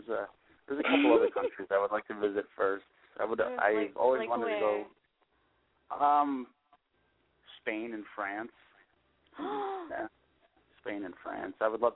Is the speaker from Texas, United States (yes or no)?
no; Buffalo, New York, United States; I was born and raised in Buffalo, but I've been stationed in central New York and then a couple other spots in New York. So I'm a resident born and raised of the entire state of New York.